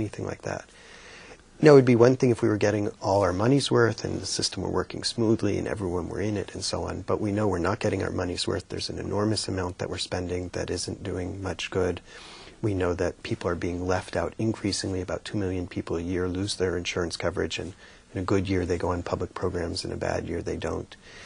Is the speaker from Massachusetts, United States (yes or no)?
yes; Massachusetts, United States; So in Massachusetts, my home state, we have covered about 3/4 of the uninsured.